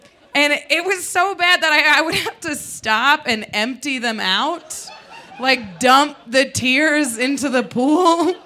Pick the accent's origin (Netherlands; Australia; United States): United States; Midwest; So I expected my mom to show me how to use a tampon, but we're from the Midwest